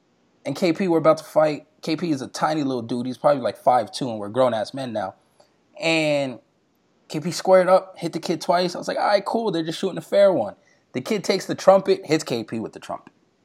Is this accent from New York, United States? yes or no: yes; New York, United States